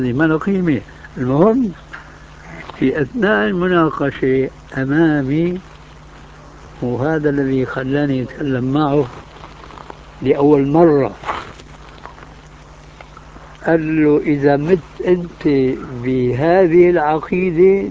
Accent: Damascus, Damascus Governorate, Syria; وهذا قليل جدا عندنا في دمشق

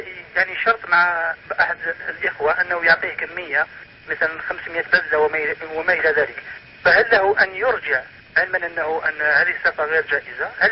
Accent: Algeria; النساء عندنا في الجزائر لا تبالي تخرج به

